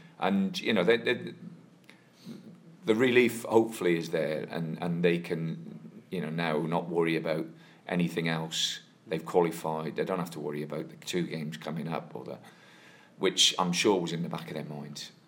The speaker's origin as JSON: {"language": "English", "region": "Wales", "country": "United Kingdom", "said": "being a Welshman"}